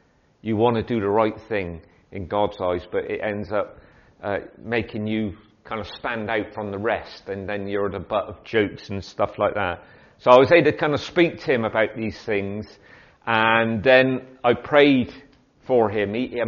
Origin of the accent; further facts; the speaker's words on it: Bristol, South West England, United Kingdom; the fact that I can't speak English properly because I come from South Bristol